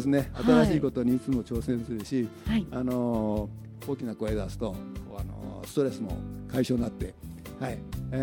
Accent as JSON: {"language": "Japanese", "town": "Nogata", "region": "Fukuoka", "country": "Japan", "lives_now": "Kimitsu, Japan", "said": "はい、福岡県の直方市というところです。"}